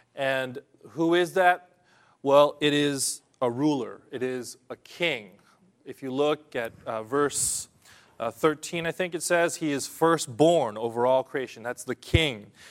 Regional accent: California, United States; So I'm from California, and there was a beautiful place called Lake Hume Lake

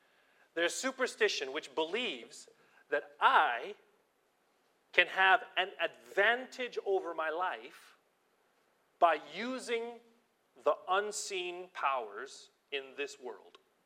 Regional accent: United States; Because I grew up in America where I was taught that God only accepts Christians.

